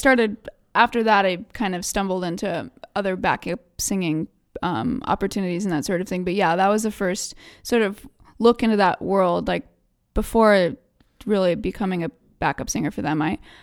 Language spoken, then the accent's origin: English; Phoenix, Arizona, United States; growing up in Phoenix was really interesting